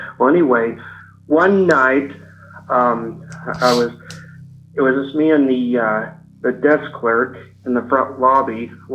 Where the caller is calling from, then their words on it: Ogden, Utah, United States; I'm calling from Ogden, Utah.